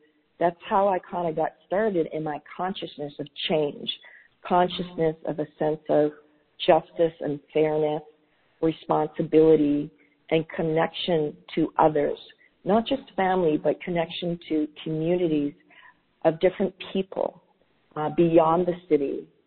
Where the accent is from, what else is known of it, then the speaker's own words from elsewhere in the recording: Toronto, Ontario, Canada; I remember distinctly growing up in Chinatown in Toronto.